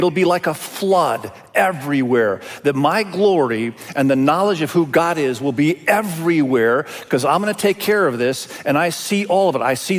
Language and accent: English; Indonesia; I was raised in Indonesia.